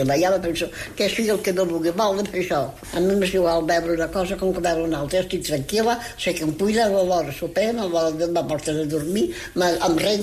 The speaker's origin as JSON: {"language": "Catalan", "town": "Cervera", "region": "Catalonia", "country": "Spain", "tie": "born or raised there", "moved": "as an adult", "lives_now": "Premià de Mar, Spain", "said": "A Cervera, al meu poble."}